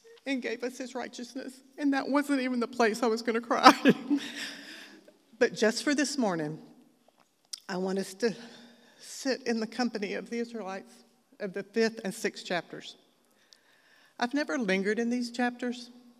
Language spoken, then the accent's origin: English; Texas, United States; now in Augusta, United States; I've been married to Dan for almost 40 years. 38 of those years have been in Augusta. I'm originally from Texas.